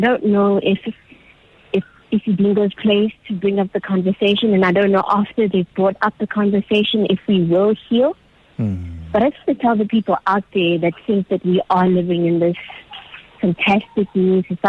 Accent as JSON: {"language": "English", "region": "North West", "country": "South Africa", "tie": "born or raised there", "said": "I just wanted to say I grew up in the Northwest, and back then we had this pseudo freedom because we were called to Botswana"}